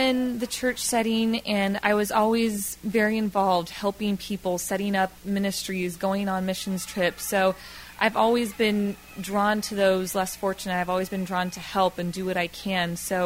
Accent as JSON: {"language": "English", "town": "Fresno", "region": "California", "country": "United States", "tie": "born or raised there", "lives_now": "Clovis, United States", "said": "I'm actually from Fresno, California. I'm out in Clovis right now, but I was Fresno born and raised"}